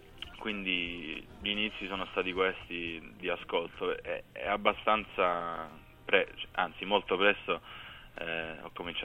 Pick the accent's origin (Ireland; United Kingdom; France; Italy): United Kingdom; London; Sì, io sono nato e cresciuto a Londra ed è stato sempre... un paio di anni, proprio picco, forse all'asilo sono stato a Roma, però nato e cresciuto a Londra